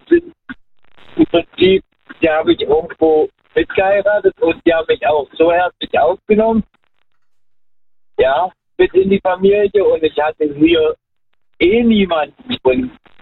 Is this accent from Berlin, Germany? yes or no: no; Chemnitz, Saxony, Germany; Aus Chemnitz.